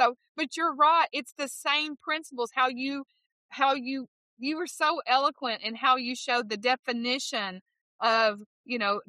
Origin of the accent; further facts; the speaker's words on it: Texas, United States; Well, look, I am Texas born and raised. You can probably tell you thought I was from New York with this accent, but you were wrong.